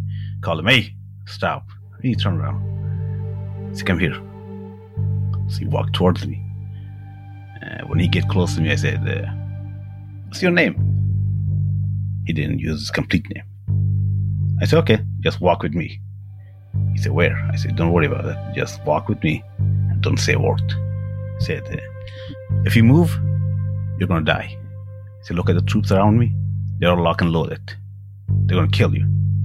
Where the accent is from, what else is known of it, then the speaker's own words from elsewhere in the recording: Afghanistan; first language Persian; English is a second language; My main language is Persian, which is Farsi or Dari, they're all the same. So I speak Pashto, which is second language of Afghanistan. I speak a little bit Urdu and Arabic and English.